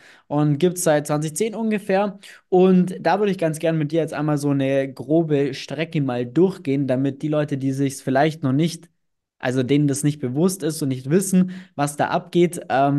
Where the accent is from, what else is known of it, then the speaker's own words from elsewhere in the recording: Bavaria, Germany; ich komme aus dem Allgäu, das heißt, in den Bergen unterwegs zu sein, das kenne ich auch irgendwo her